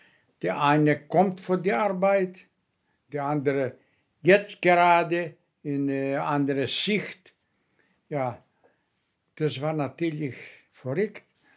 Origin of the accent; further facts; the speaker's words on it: Kefalonia, Ionian Islands, Greece; German is a second language; Meine Heimat ist eine Insel in Adriatica, ja, das Meer, die heißt Kefalonia.